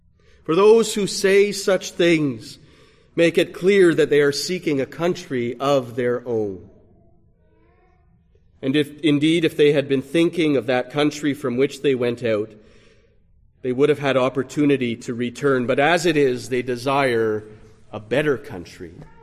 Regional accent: Canada; also born or lived in United States; I am from Canada, where my home is, where my wife is, where my family and my church and all of the comfortable trappings of familiarity were

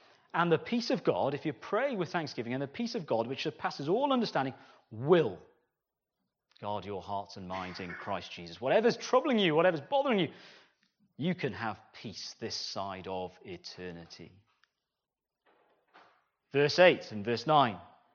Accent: Cardiff, Wales, United Kingdom; I'm a city boy, okay? I'm from Cardiff.

